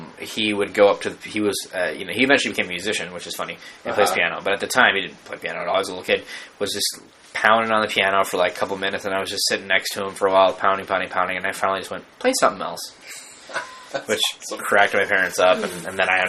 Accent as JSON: {"language": "English", "region": "Michigan", "country": "United States", "tie": "born or raised there", "said": "at least when I grew up in Michigan and I moved out to California, like, they weren't necessarily that into comedy stuff"}